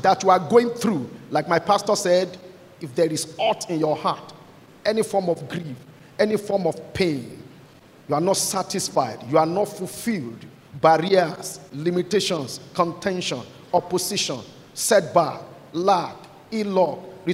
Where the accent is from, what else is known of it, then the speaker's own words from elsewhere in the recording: Ibadan, Oyo, Nigeria; Incidentally, we are from the same place. He's from Ibadan. I'm from Ibadan. Another one, he went to Lagelu Grammar School. Many years ahead, I went to Lagelu Grammar School.